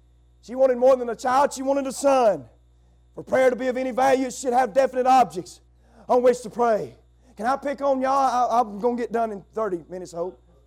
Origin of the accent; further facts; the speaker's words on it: Alabama, United States; And as stupid as I am and as ignorant as I am from Alabama